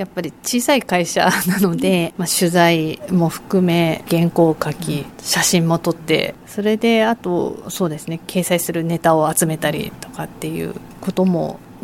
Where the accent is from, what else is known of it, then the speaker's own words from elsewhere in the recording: Yokohama, Kanagawa, Japan; now in Chigasaki, Japan; 出身は横浜です。で、今住んでるところは茅ヶ崎です。